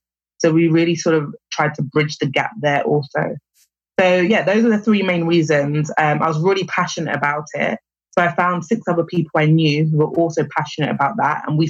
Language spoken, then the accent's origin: English; London, United Kingdom; So I'm originally from London. I've lived in a number of different countries across a few continents.